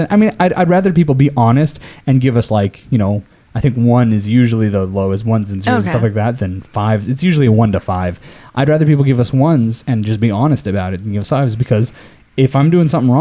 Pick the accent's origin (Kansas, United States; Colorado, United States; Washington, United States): Washington, United States; Spokane; such as I'm from Spokane, Washington.